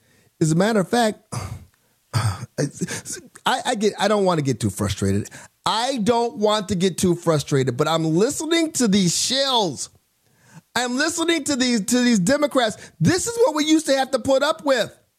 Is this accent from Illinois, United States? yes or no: no; Phoenix, Arizona, United States; I am from Phoenix, Arizona.